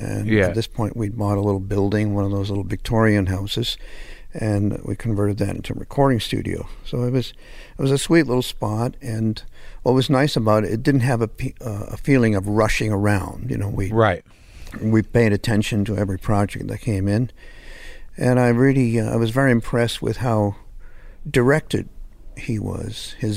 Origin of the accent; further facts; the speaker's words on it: Canada; I had a few hits in Canada because I was starting to rise up as a... as a Canadian record producer.